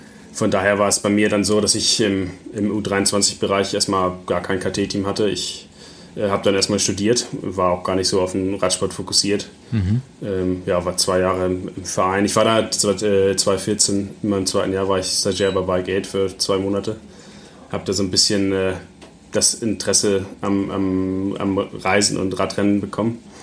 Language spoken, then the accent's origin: German; Germany; Also wir sind aus Deutschland, haben die Einladung bekommen.